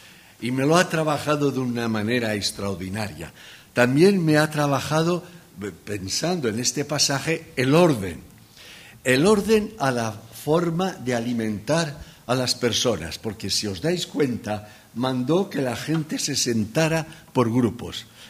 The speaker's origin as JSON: {"language": "Spanish", "region": "Valencian Community", "country": "Spain", "said": "yo le dije que no soy catalán, que soy valenciano"}